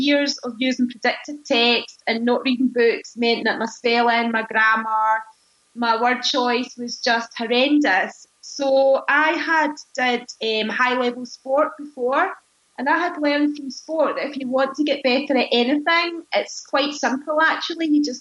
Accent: England, United Kingdom; born there; I was born in England, and my mother is Scottish and my father is Iranian.

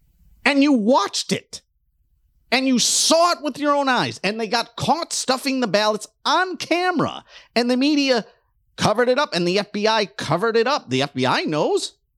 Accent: Detroit, Michigan, United States; I grew up in Detroit. That's all I ever saw.

